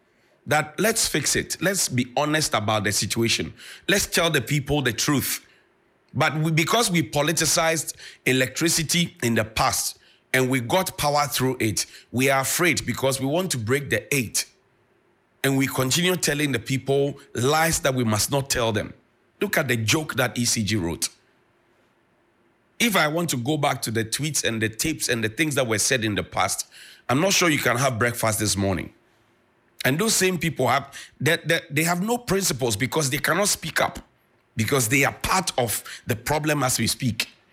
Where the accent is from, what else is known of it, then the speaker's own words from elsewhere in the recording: Ghana; Today, you're going to register for a passport, which you require as a Ghanaian.